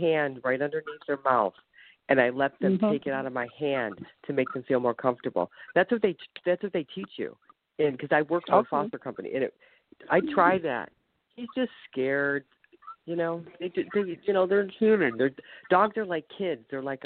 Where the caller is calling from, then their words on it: Ohio, United States; Happy New Year. I live in Ohio.